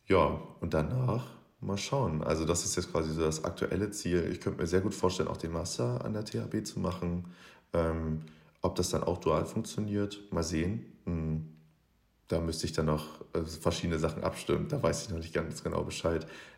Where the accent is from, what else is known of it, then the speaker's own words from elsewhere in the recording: Lower Saxony, Germany; Ich komme aus Niedersachsen